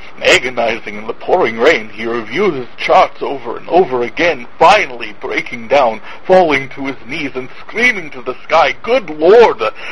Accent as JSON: {"language": "English", "region": "North Dakota", "country": "United States", "said": "I am from North Dakota."}